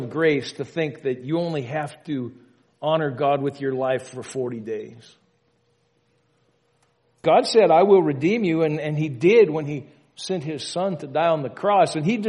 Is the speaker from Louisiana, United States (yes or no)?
yes; Louisiana, United States; growing up in Louisiana, our understanding of Mardi Gras was this. It's your last chance to get falling down, knee walking, puking drunk before you have to start Lent on Wednesday.